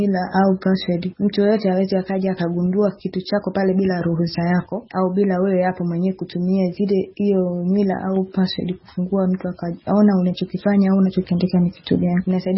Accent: Kakonko, Kigoma, Tanzania; natokea Kakonko mkoani Kigoma.

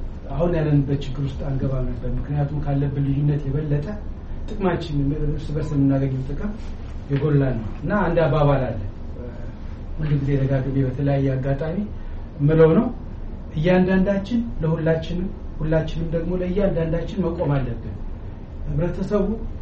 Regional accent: Addis Ababa, Ethiopia; moved away; የተወለድኩት አዲስ አበባ ከተማ ነው። ግማሹን እድሜ እዛ ነው የኖርኩት፣ ግማሹን እድሜ ደግሞ እዚህ ነው የኖርኩት።

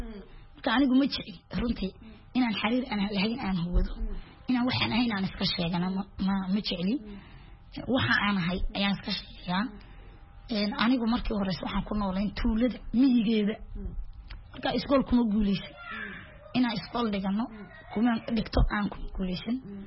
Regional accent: Djibouti; Haddana ka Jabuuti baan ahay, afka Soomaaligaan qoraa akhriyaana

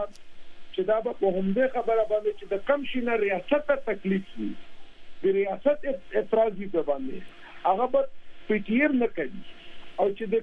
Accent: Tirah, Khyber Pakhtunkhwa, Pakistan; زه هغه پښتون یم چې صرف د ما د علاقې خلک په قبایلو کې داسې الحمدلله پاتې شوي دي چې زما د حلقې نه یو قسم نه دی پی شوی، ځکه زما د قوم د تیرا خلک

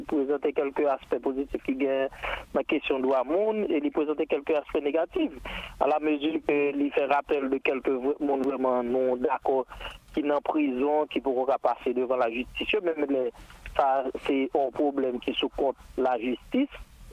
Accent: Haiti; parce que c'est nous même en tant qu'haïtien pour nous mettre les yeux nous à clair

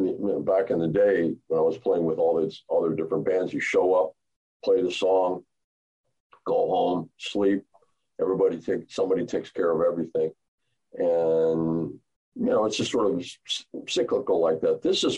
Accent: Scotland, United Kingdom; My family heritage is all Scottish. I'm a box study, you know … I'm from Scotland, yeah.

